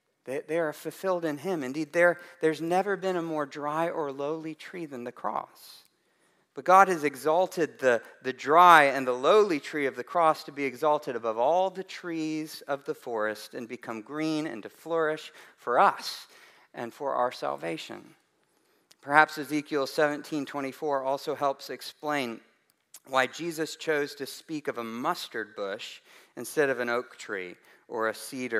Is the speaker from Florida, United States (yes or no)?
no; Chattanooga, Tennessee, United States; I grew up in Chattanooga.